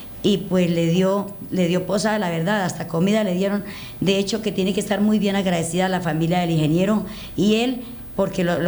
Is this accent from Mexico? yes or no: no; Acacías, Meta, Colombia; Pues lo que pasa es que nosotros somos de Acacías.